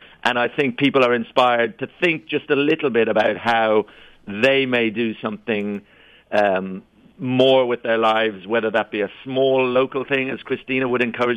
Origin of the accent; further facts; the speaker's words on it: Dublin, Leinster, Ireland; No, I wish I was. I'm from Dublin, Ireland.